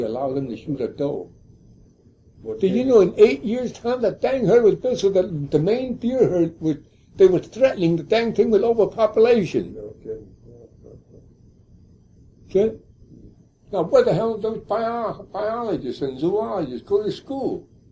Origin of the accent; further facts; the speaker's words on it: Canada; born there; in Bellingham Bay, in that area right near the bunkhouse where I was born in Canada